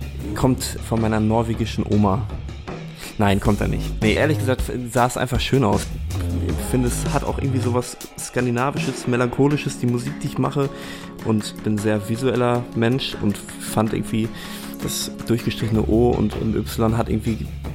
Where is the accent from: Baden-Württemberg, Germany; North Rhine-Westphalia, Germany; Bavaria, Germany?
North Rhine-Westphalia, Germany; Haltern; moved away as an adult; also born or lived in Hamburg; Angefangen hat es in Haltern, wo ich aufgewachsen bin, so eine kleine Stadt in der Nähe von Münster und habe da eigentlich seit meiner Kindheit Klavier gespielt. Bin dann nach Hamburg gezogen 2011